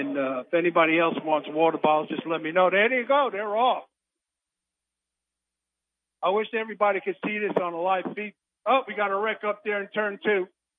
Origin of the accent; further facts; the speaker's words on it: Brooklyn, New York, United States; Hi, I'm from Brooklyn.